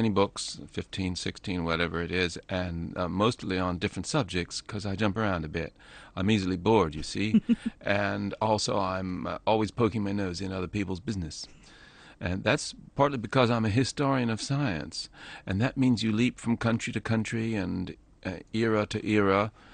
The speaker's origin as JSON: {"language": "English", "region": "Kentucky", "country": "United States", "also_born_or_lived": "London", "moved": "yes", "lives_now": "Somerset, United Kingdom", "said": "Well, I come from Kentucky, which is very like Somerset, and I've spent most of my life in England"}